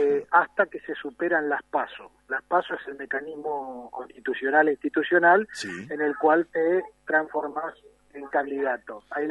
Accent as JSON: {"language": "Spanish", "region": "Neuquén", "country": "Argentina", "said": "yo soy del sur, soy neuquino"}